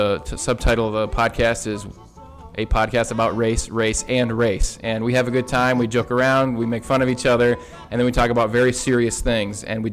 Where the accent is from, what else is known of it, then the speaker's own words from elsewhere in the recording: Lansing, Michigan, United States; I'm from Lansing. We're only an hour from Detroit.